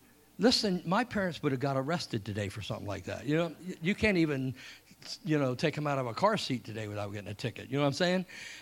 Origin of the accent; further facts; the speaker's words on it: England, United Kingdom; born there; I was born in England. I was my whole family was born in England, and my dad and mom were Welsh, and I don't have a British accent.